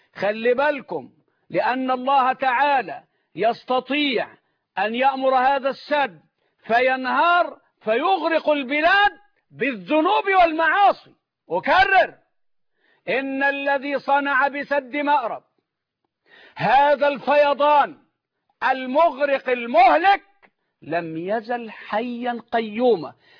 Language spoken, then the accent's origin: Arabic; Dakahlia, Egypt; أنا ما زلت أذكر في قريتنا 100 عنتر ولا يفصلها عن المنصورة إلا نهر النيل، وإحنا تلامذة صغيرين